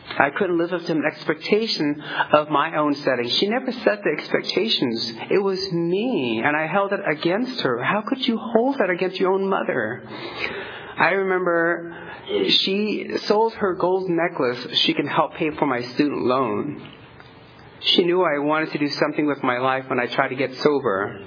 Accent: Fresno, California, United States; So I'm from Fresno, and Fresno is, it's amazing.

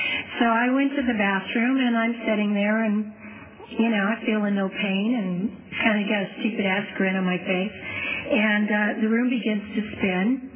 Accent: Clovis, California, United States; also born or lived in Fresno / Alaska; I was born in Fresno, raised in Clovis, so I'm a Valley girl. I'm very proud of that. Well, I was till I moved to Alaska. Then I was far more proud of coming from Alaska.

